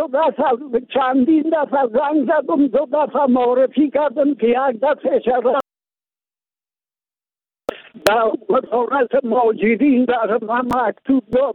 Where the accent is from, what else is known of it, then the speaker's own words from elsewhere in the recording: Afghanistan; also born or lived in Pakistan; در سال 81 از پاکستان آمدم به وطن عودت کردم،